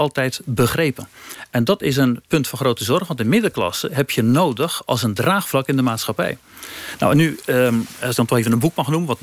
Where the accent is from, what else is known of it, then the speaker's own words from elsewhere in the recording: Netherlands; Ik ben gewoon een Nederlander die zijn werk doet.